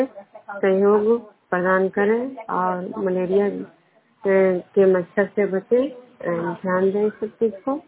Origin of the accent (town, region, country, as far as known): Vishnupur, Bihar, India